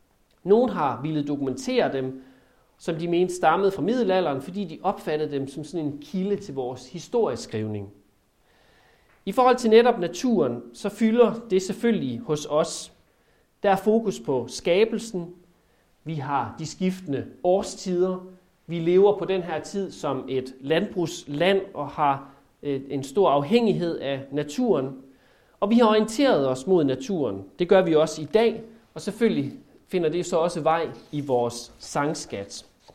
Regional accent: Central Denmark Region, Denmark; Nu er vi jo vestjyder, så det er på en moderat måde her ved os

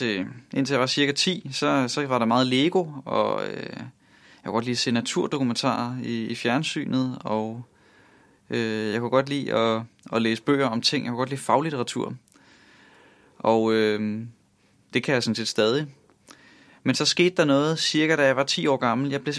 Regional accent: Gilleleje, Capital Region of Denmark, Denmark; also born or lived in Copenhagen; Ja, jamen jeg er født i København på Rigshospitalet, og indtil cirka jeg begyndte skole, så har jeg faktisk boet i København, og så er jeg vokset op siden da i Nordsjælland, i Gilleleje, og ja, har boet der, indtil jeg flyttede hjemmefra.

